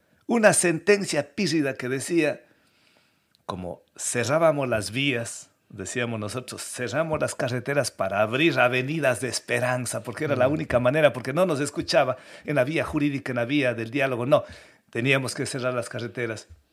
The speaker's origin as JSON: {"language": "Spanish", "town": "Quimsacocha", "region": "Azuay", "country": "Ecuador", "said": "Que solamente un caso, Kim Sacocha, de donde vengo, es una lucha de 30 años. Yo era jovencito ese tiempo que iniciamos la lucha."}